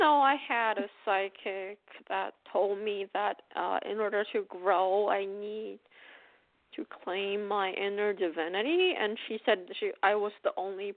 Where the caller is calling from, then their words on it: Pennsylvania, United States; Hello, this is … from Pennsylvania.